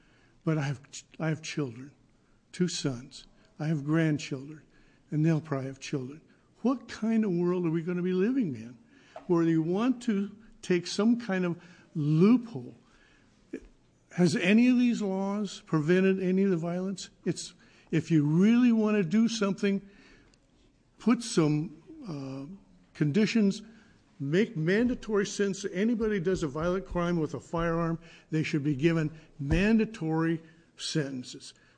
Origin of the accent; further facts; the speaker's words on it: Dallas, Oregon, United States; I'm from Dallas, Oregon.